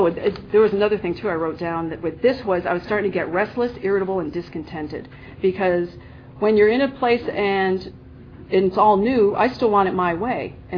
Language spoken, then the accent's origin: English; Connecticut, United States; I'm unique too because I'm from Connecticut and I'm born and raised, and I'm not a Yankee. I'm a Southern New Englander.